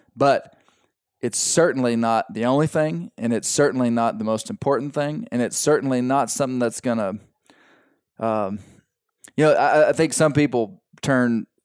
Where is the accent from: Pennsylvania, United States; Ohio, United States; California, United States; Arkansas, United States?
Arkansas, United States; And so my kids, we are from Arkansas. Our water doesn't freeze very deep at all.